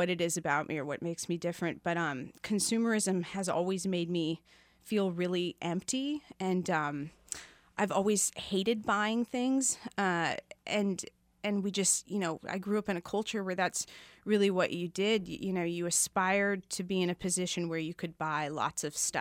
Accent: Kansas, United States; So I grew up in, you know, Midwestern suburbia on the Johnson County side.

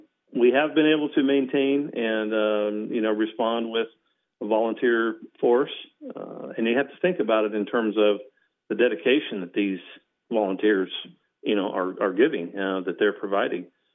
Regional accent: California, United States; Basically, I was born and raised in Siskiyou County, lived here all my life

